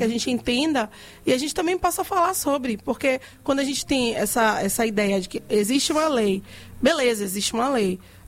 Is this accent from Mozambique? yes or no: no; Salvador, Bahia, Brazil; Para que ela vai ser útil para mim, como soteropolitana, para utilizar essa lei no dia a dia.